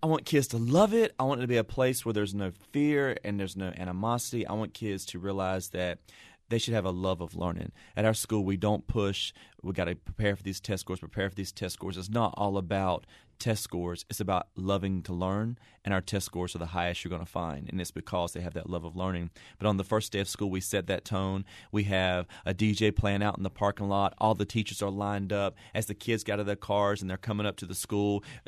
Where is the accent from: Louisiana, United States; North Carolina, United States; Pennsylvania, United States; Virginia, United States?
North Carolina, United States; And I was like, well, I'm from North Carolina, but I can pull that off.